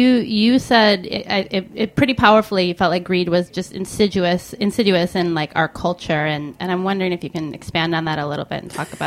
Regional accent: Michigan, United States; I'm from Northern Michigan. I was back home over the holidays

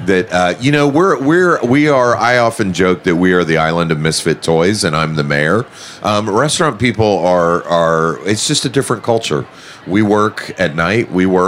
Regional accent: Atlanta, Georgia, United States; Atlanta's my hometown. I have a lot of ghosts in Atlanta from my days in addiction

